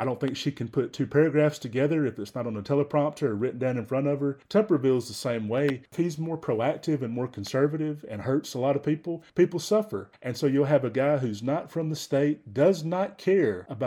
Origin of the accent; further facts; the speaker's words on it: Appalachia, United States; So I don't think of it as being that rural necessarily, but technically I am from the Appalachian Mountains.